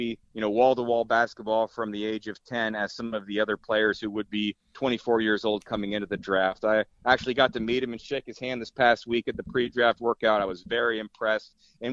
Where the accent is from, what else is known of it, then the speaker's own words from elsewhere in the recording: Indiana, United States; I mean, I'm from Indiana, so you mentioned what fans in Indiana expect to see from their team.